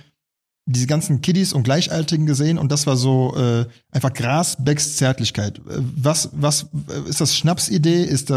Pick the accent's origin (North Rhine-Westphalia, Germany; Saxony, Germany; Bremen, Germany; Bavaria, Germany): North Rhine-Westphalia, Germany; Düsseldorf; now in Berlin, Germany; Düsseldorf.